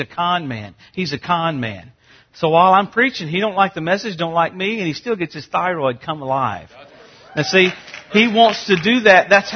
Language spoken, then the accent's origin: English; Louisiana, United States; I grew up in Louisiana, and I don't want to have a weed eater during the millennium.